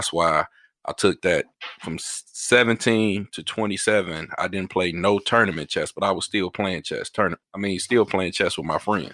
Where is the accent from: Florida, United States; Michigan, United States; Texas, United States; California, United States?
Michigan, United States; Detroit; So just to give you a background on my history, I grew up in Detroit.